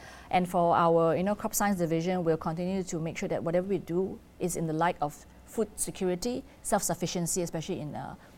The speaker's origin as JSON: {"language": "English", "country": "Malaysia", "said": "because I'm Malaysian."}